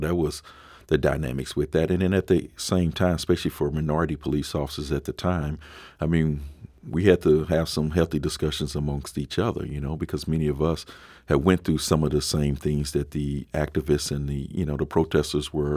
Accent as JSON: {"language": "English", "town": "St. Louis", "region": "Missouri", "country": "United States", "tie": "born or raised there", "said": "as a young teenager growing up in the St. Louis region"}